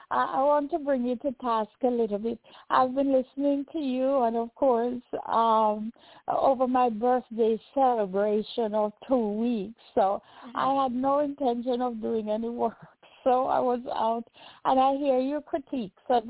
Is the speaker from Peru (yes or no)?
no; Jamaica; now in United States; And living in the United States, when growing up in Jamaica